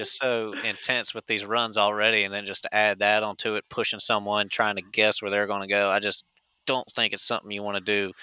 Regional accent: Suffolk, Virginia, United States; Suffolk, Virginia. 28 years old

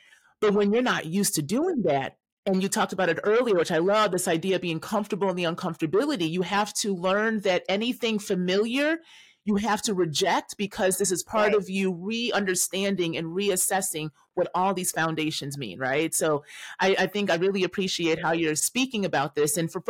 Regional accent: Chicago, Illinois, United States; I'm from Chicago still, right?

